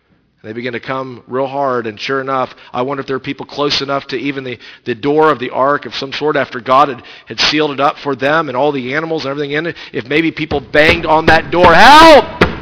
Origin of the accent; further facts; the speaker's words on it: South Carolina, United States; I grew up in South Carolina. My dad is from Roswell, New Mexico.